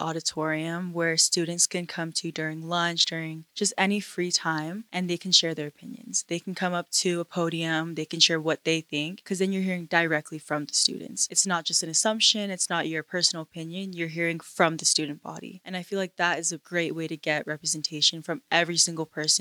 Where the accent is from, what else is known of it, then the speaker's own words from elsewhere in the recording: Florida, United States; now in Utah, United States; because originally I am from Florida. So moving from there to here, it is a big difference.